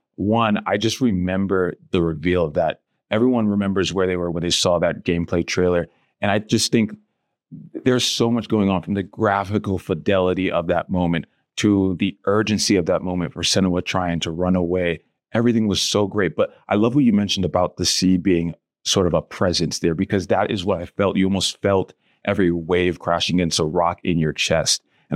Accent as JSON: {"language": "English", "town": "New York City", "region": "New York", "country": "United States", "tie": "born or raised there", "said": "Everyone knows who watches this podcast knows I'm a city boy. I grew up in New York City."}